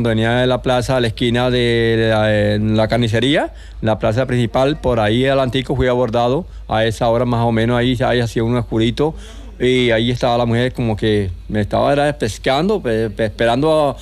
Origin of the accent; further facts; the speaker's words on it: Magangué, Bolívar, Colombia; Vengo de Mangueo, Bolívar, vengo de la costa.